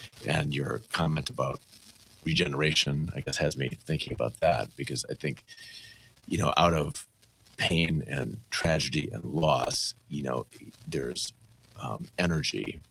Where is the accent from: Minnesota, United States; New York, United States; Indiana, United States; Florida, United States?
Minnesota, United States; I find when I'm abroad, I'm an American. Mm-hmm. I'm not Minnesotan.